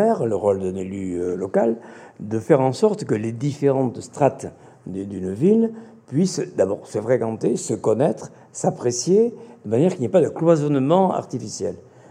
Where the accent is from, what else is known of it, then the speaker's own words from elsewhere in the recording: Bayonne, Nouvelle-Aquitaine, France; D'abord, moi, je suis pas originaire de Bordeaux, je suis originaire de Bayonne.